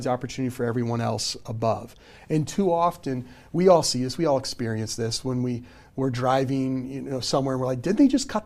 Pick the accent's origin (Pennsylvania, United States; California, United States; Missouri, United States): Missouri, United States; I come from Southeast Missouri. From a farming community and grew up on a farm.